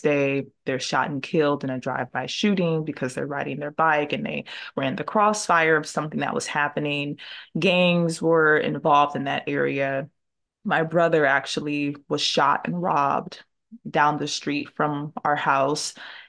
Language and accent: English; Detroit, Michigan, United States; So the neighborhood that I grew up in West Detroit, it's off of Dexter Avenue and Troy Road.